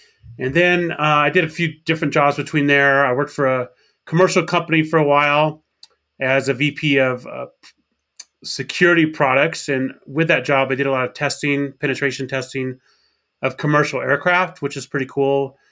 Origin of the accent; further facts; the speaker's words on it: Arkansas, United States; I grew up in Arkansas. That's where I graduated high school.